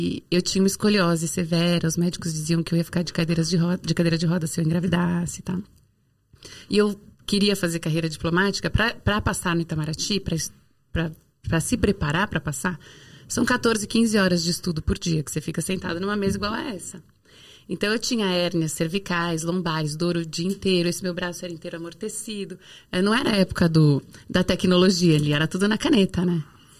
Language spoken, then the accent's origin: Portuguese; São Paulo, Brazil; Então eu voltei, eu sou paulista, queria voltar para São Paulo.